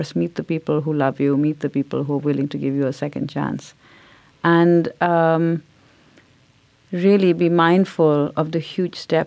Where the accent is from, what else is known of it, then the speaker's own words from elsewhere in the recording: India; growing up in India